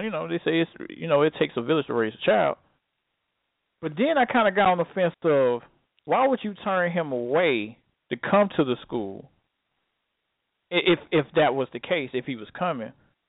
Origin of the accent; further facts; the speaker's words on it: Atlanta, Georgia, United States; Like, I came from, I'm from Atlanta, Georgia. I used to live on Boulevard, the bad part of Boulevard.